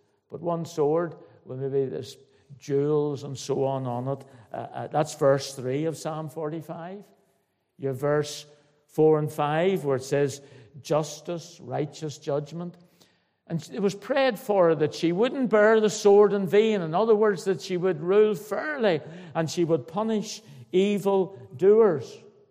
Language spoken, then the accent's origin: English; Belfast, Northern Ireland, United Kingdom; I come from Belfast, not a County Armagh person